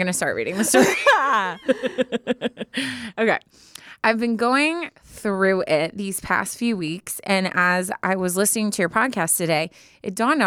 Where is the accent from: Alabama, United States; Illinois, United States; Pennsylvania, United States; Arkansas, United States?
Illinois, United States; Chicago; now in Boston, United States; I was born and raised in Chicago, but I've lived in Boston for the past 4 years for work after graduating college in Michigan in 2019.